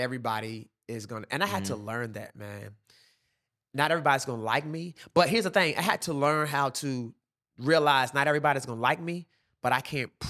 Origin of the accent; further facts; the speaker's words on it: Norfolk, Virginia, United States; And I'm like, man, I'm from Norfolk, bro.